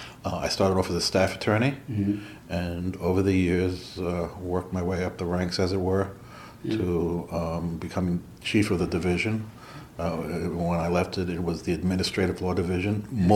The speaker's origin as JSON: {"language": "English", "town": "Queens", "region": "New York", "country": "United States", "tie": "born or raised there", "said": "Not too far away from where I live right now, in Queens, in the Kew Gardens areas of Queens."}